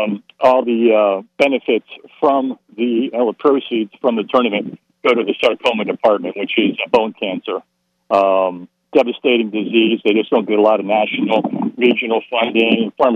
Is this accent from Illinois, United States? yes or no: no; Miami, Florida, United States; First of all, born and raised in Miami, played football and baseball, you know, tennis growing up, all the American sports